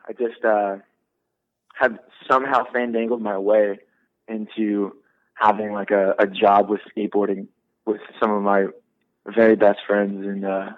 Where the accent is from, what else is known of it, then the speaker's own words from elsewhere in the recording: Fair Oaks, California, United States; I'm from Sacramento, California, or Fair Oaks, to be exact.